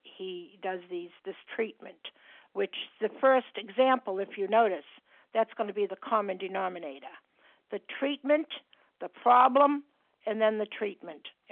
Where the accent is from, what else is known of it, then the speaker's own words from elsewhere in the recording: Massachusetts, United States; I'm from Massachusetts